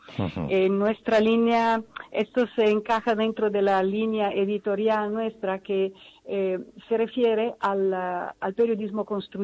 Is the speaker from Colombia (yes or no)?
no; Italy; now in Spain; yo soy italiana, como ya se siente, como todo el mundo sabe, pero me siento andaluza de adopción